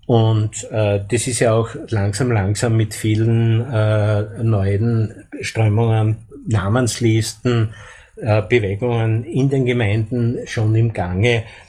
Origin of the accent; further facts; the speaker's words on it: Austria; Und es ist illegal, jetzt als Österreicher die Nichtregistrierten aufzunehmen. Das interessiert hier niemanden in Österreich.